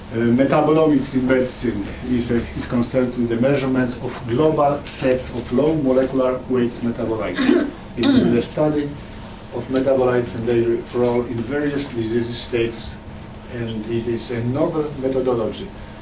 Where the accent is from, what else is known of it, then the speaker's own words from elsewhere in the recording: Olsztyn, Warmian-Masurian Voivodeship, Poland; And I am from Olsztyn. It's the Olsztyn on the northeastern part of Poland.